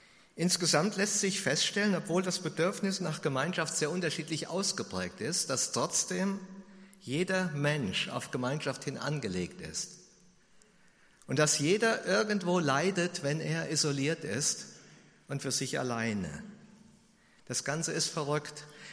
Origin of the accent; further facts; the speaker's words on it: Heigerselbach, Bavaria, Germany; In dem Dorf, wo ich herkomme, in Heigerselbach